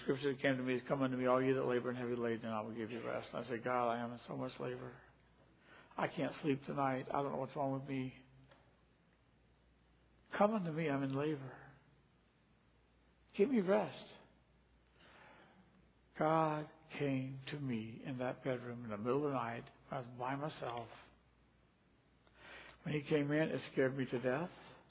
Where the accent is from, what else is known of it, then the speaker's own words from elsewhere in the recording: Danville, Virginia, United States; grew up in the church. I heard all the stories. I knew all the stories. I memorized a lot of verses growing up in Blair Baptist Church in Danville, Virginia.